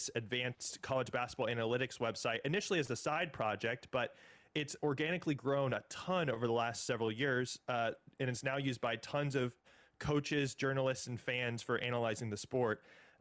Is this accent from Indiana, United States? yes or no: yes; Indianapolis, Indiana, United States; I grew up in Indianapolis. I was a Butler Bulldogs fan growing up.